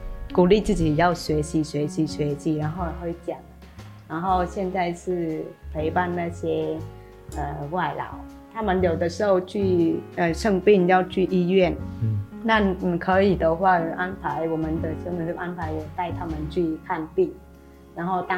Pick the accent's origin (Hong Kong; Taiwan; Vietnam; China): Vietnam; 我是中华道明修女会的修女，然后我是来自越南